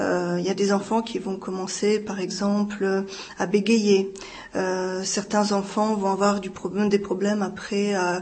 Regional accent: Île-de-France, France; also born or lived in Algeria; J'ai grandi en France, oui. J'ai grandi en France, on déménageait beaucoup, mais on était en France la plupart du temps. J'étais quand même 3 ans en Algérie aussi, mais principalement on était en région parisienne.

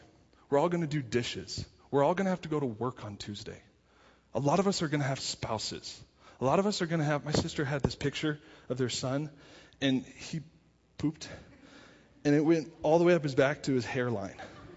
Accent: Littleton, Colorado, United States; We had a good friend when I was in high school. I grew up in Littleton.

